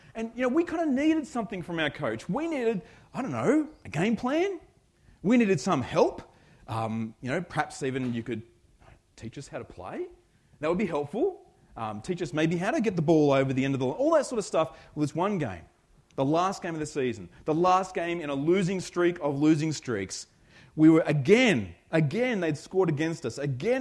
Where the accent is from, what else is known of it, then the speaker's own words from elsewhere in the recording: New South Wales, Australia; I'm a foreigner to this land. I'm not from the great nation of Victoria. I'm from New South Wales originally. And so I've been 7 years in Victoria.